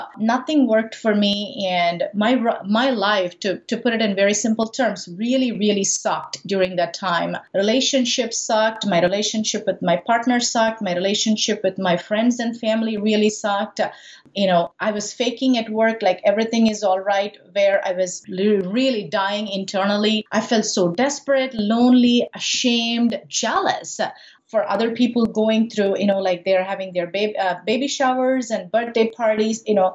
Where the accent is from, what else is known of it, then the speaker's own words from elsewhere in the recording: Madurai, Tamil Nadu, India; So I'm originally from India. To be more specific, I'm from South India, from a city called Madurai. It's really famous for a very beautiful and ancient temple called Meenakshi Temple. You know, that's where I was born. I was raised in South India for pretty much all my life until I finished my college.